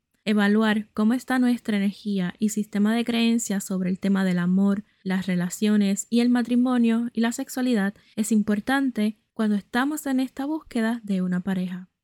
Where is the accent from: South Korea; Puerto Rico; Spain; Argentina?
Puerto Rico; puertorriqueña y tu sanadora holística favorita